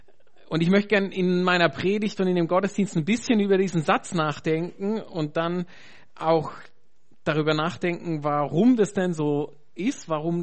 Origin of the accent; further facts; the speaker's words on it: Germany; moved away as an adult; now in Switzerland; 38 Jahre alt, lebe seit 2005 in der Schweiz. Aber wie man unschwer hört, bin ich aus Deutschland ursprünglich. Ich bin inzwischen aber auch Schweizer geworden, denn ich bin mit einer Schweizerin verheiratet. Und bin froh, hier in der Höfe zu leben